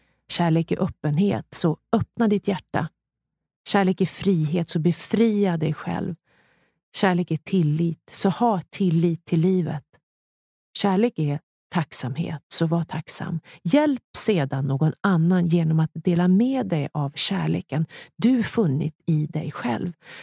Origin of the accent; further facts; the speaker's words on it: Ljusdal, Gävleborg County, Sweden; now in Stockholm, Sweden; som är född i Ljusdal men som nu bor i Stockholm. Jag är hemma i Ljusdal, Hälsingland, hos min mamma och pappa.